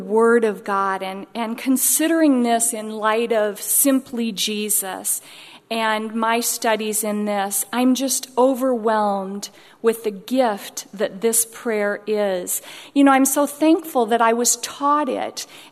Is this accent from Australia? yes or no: no; Iowa, United States; Growing up in Iowa, lived, born and raised in the same house until I moved away from college.